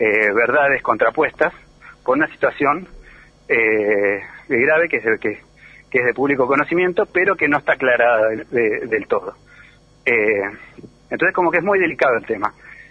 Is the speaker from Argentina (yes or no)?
yes; Buenos Aires, Argentina; Yo soy originario de Buenos Aires. Uh-huh. Pero yo me vine acá hace 7 años.